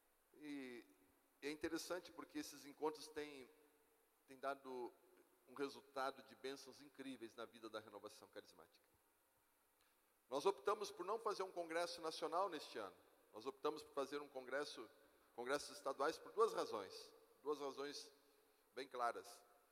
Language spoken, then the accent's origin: Portuguese; Pelotas, Rio Grande do Sul, Brazil; lá na minha cidade, em Pelotas.